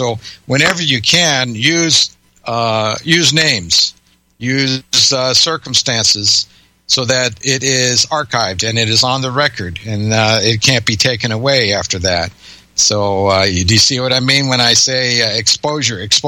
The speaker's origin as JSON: {"language": "English", "country": "United States", "said": "I love this country. I'm an American patriot."}